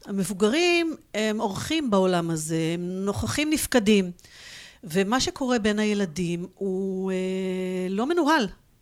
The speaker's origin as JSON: {"language": "Hebrew", "town": "Gazit", "region": "Northern District", "country": "Israel", "tie": "born or raised there", "said": "טוב, אז באמת גדלתי בקיבוץ בתקופה של הלינה המשותפת"}